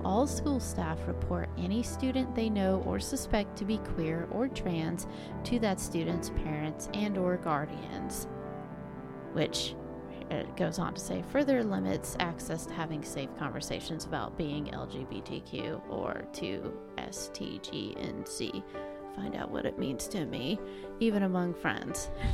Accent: Oklahoma, United States; And I am partially from Oklahoma, and I don't care for that state at all.

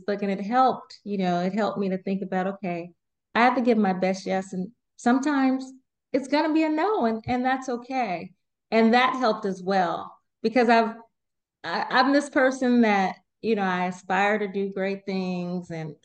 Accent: California, United States; we're both from California

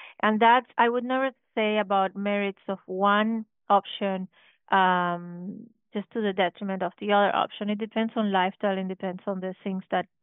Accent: Cuba; I grew up in an island, so I'm originally from Cuba.

